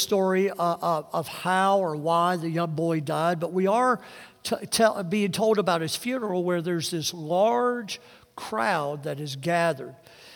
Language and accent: English; Mississippi, United States; I'm from Mississippi, which is next to Louisiana